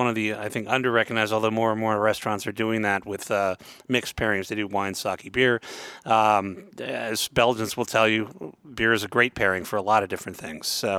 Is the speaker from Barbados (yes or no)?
no; Palo Alto, California, United States; Yeah, I grew up, lived in the city for 12 years. I grew up in Palo Alto.